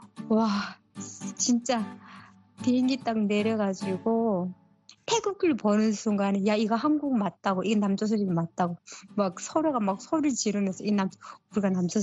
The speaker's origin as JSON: {"language": "Korean", "country": "North Korea", "accent": "North Korean dialect", "lives_now": "South Korea", "said": "제가 북한 사투리가 나왔나 봐요."}